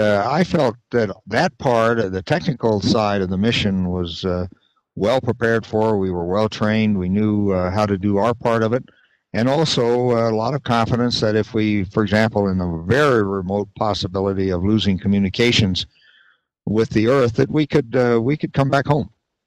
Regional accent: Silver City, New Mexico, United States; we worked together on that when I was growing up in Silver City, New Mexico.

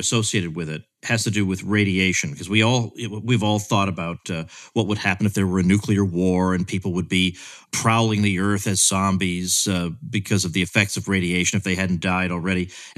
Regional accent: Massachusetts, United States; I grew up in Massachusetts. We were not terribly far from the Seabrook nuclear power plant in New Hampshire

